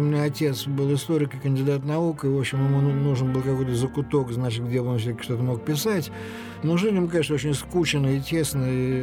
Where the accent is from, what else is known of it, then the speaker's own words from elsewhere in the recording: Moscow, Russia; Ну, разумеется, как любой москвич практически.